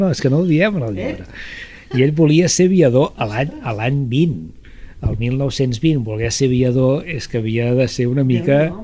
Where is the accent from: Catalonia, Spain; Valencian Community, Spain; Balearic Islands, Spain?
Valencian Community, Spain; Morella; Ells venien de Morella, som de Morella, i Morella tenia una tradició tèxtil.